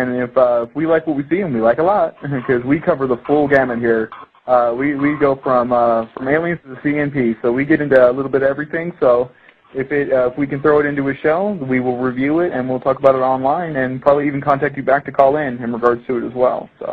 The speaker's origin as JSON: {"language": "English", "region": "California", "country": "United States", "said": "I'm from California myself"}